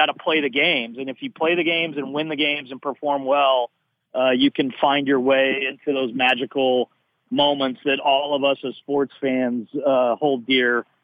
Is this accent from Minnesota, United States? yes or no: no; Albuquerque, New Mexico, United States; moved away as an adult; also born or lived in Denver / New York; I grew up in Albuquerque. I went to school in Denver. So I'm a Rocky Mountain kid, but after 8 years in New York, I was just burnt out.